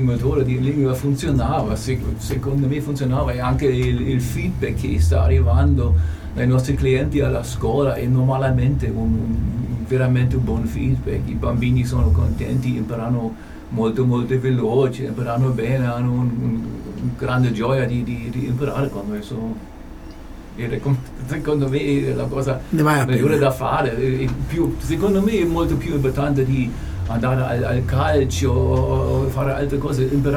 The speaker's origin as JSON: {"language": "Italian", "country": "Germany", "second_language": "Italian", "moved": "as an adult", "lives_now": "Italy", "said": "Io sono tedesco, sono arrivato qui in Italia, diciamo, due anni e mezzo fa."}